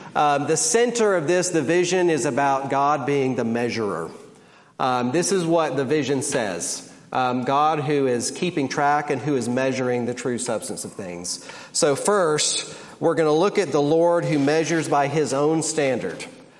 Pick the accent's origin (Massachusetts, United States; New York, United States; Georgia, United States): Georgia, United States; Even though I grew up in South Georgia, it's just never, you know, the heat's never been my thing.